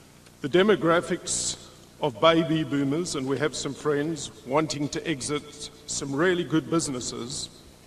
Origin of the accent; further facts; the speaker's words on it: Sydney, New South Wales, Australia; I'm a shareholder from Sydney, Australia.